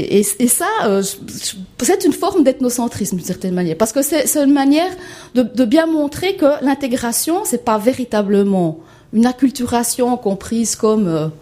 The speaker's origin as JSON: {"language": "French", "country": "Switzerland", "said": "en tant que Suisse"}